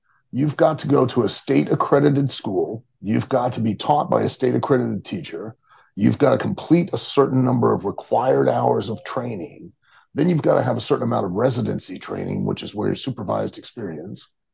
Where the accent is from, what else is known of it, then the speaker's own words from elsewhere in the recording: Lima, Ohio, United States; Originally, I'm from Lima, Ohio, little town in northwest Ohio.